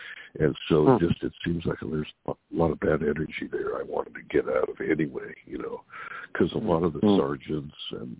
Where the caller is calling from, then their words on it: California, United States; Hey, it's … calling from Funhouse, California.